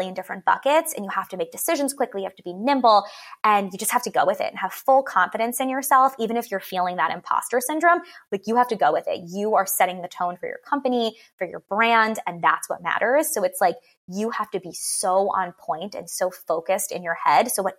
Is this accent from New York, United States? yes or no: yes; New York, United States; I grew up in New York and we had this restaurant, chain restaurant called Friendly's.